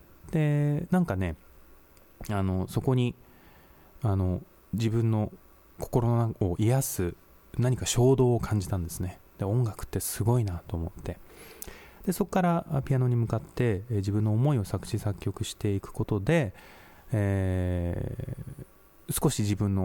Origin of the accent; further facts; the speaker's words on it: Kagoshima, Japan; born there; 私は1979年に、鹿児島県で生まれました。